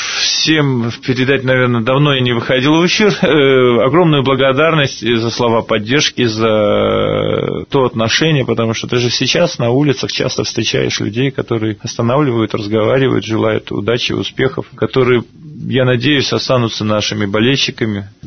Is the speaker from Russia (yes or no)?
no; Belarus; Мы, белорусы, можем добиваться огромных результатов